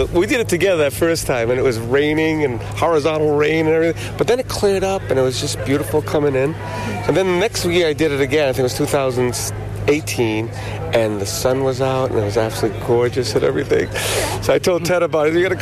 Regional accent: Wallingford, Connecticut, United States; I'm from Wallingford, Connecticut.

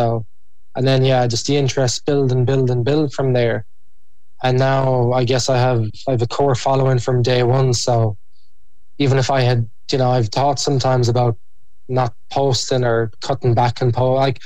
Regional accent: Ireland; just being Irish, like, you kind of, when people are giving you something or asking you if you want anything, you're like, ah, no, sure, I'm grand, I'll be fine.

